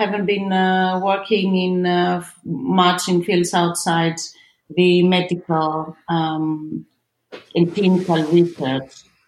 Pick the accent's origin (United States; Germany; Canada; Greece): Greece; English is a second language; moved away as an adult; now in Bern, Switzerland; And after Cambridge, then I went back to my home country, Greece, and I worked at the University of Ioannina for 9 years.